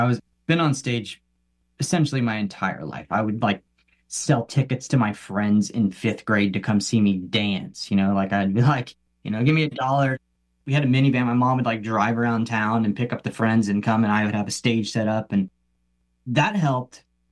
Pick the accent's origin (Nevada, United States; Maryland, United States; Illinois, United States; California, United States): Illinois, United States; I'm from Southern Illinois, and the town I grew up in is 1,200 people.